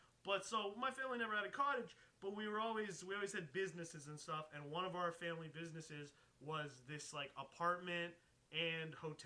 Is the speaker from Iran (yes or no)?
yes; Iran; now in Canada; Yeah, I'm from Iran. It's crazy. But yeah, Canada, bro, like, I thank my lucky stars all the time.